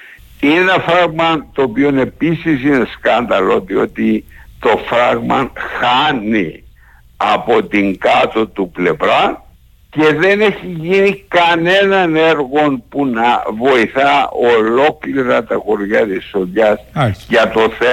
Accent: Kakopetria, Nicosia District, Cyprus; Μετά από 5 χρόνια κάπως αναγκαστικής απουσίας από το χωριό μου την Κακοπετριά, φέτος τον Αύγουστο ήμουν εκεί

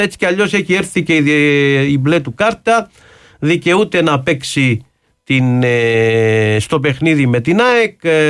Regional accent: Cyprus; πρόσφατα στη Γερμανία όταν τους είπα ότι είμαι από την Κύπρο

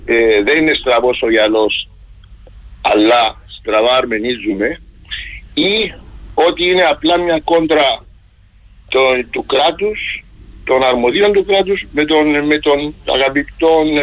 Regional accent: Cyprus; ανησυχώ και σαν Κύπριος πολίτης

